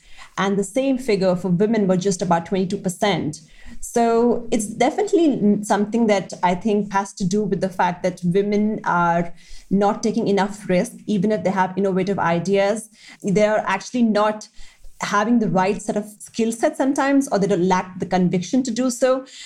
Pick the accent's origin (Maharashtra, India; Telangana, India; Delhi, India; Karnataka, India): Delhi, India; I come from Delhi and I have seen the disparity firsthand.